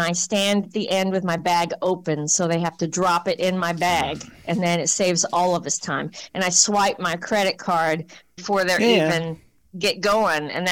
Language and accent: English; England, United Kingdom; I'm from England